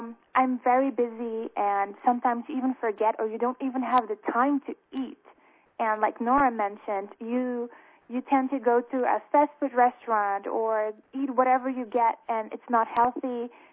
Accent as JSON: {"language": "English", "country": "Aruba", "said": "and I'm from Aruba."}